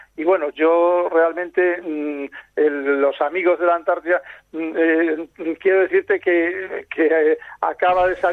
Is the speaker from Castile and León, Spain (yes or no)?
yes; Rimor, Castile and León, Spain; now in New York, United States; en Ponferrada soy neoyorquino y en Nueva York soy de Rimor.